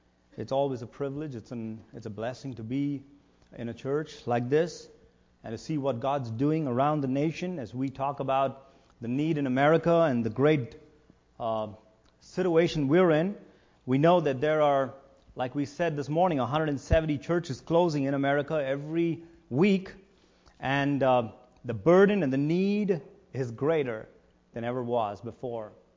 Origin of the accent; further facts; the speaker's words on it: India; now in United States; God brought us to America in 2005. I was born and raised in India.